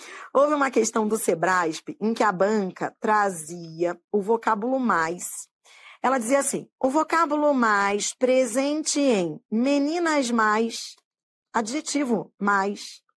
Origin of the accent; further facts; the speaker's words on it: Rio de Janeiro, Brazil; Eu sou carioca, ainda tenho S aí que muda